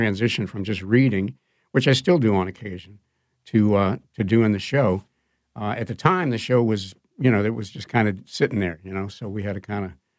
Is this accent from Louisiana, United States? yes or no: yes; New Orleans, Louisiana, United States; I was born in New Orleans on Cambrone Street, actually, and then grew up in the greater New Orleans area, attended a couple of Catholic grammar schools, graduated from Rummel High School